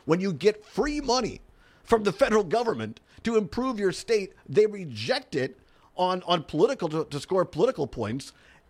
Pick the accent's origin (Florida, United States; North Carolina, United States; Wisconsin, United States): Wisconsin, United States; Richland Center; Growing up in Richland Center out in southwest Wisconsin, we did have public transportation.